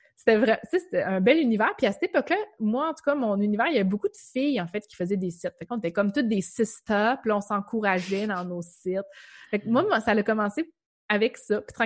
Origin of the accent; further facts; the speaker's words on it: Rimouski, Quebec, Canada; moi, je suis native de Rimouski, fait que j'ai fait mon cours à Matane, je suis revenue à Rimouski.